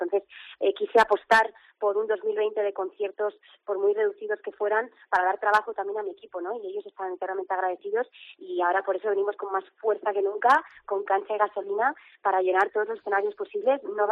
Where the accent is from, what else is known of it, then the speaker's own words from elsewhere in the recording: Santander, Cantabria, Spain; Pero Santander es mi tierra